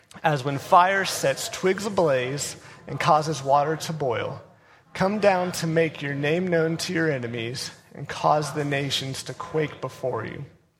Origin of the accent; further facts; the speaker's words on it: Ohio, United States; You know, I was up in Ohio. I'm from Ohio, and so Scarlet and Gray, you know, woo!